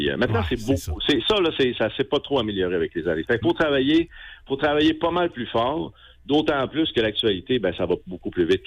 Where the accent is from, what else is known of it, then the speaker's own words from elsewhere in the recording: L'Ascension-de-Notre-Seigneur, Quebec, Canada; je suis natif de l'Ascension, mais dès que j'ai commencé à travailler à Alma, j'ai déménagé dans la ville.